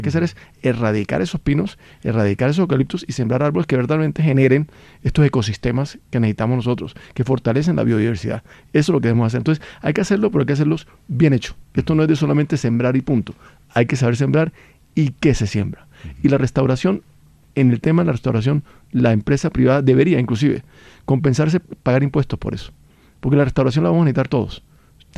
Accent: Cartagena, Bolívar, Colombia; Yo que soy de Cartagena. Ajá. ¿Cuántas inundaciones teníamos en mi época de infancia?

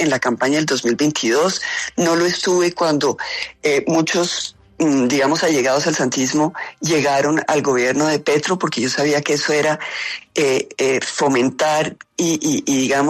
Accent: Colombia; A mí me da vergüenza como colombiana lo que vi.

